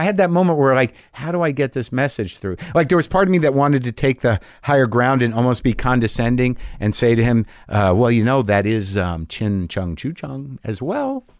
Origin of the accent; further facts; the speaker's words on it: Coeur d'Alene, Idaho, United States; now in Germany; I'm originally from the Spokane area, Coeur d'Alene. It's in Idaho, I believe, right? But live in Germany now.